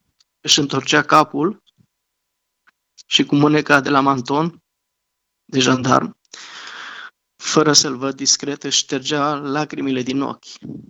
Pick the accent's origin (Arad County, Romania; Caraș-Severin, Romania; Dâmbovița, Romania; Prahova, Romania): Dâmbovița, Romania; Târgoviște; Eu sunt deloc din Târgoviște.